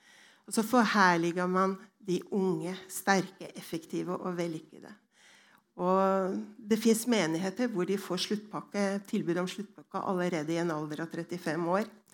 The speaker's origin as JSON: {"language": "Norwegian", "country": "Iceland", "said": "Og som islending, så har jeg blitt innlemmet i et slektsregister, i Islendingabok, som det heter, som alle islendinger kan komme inn på ved å taste inn sitt personnummer."}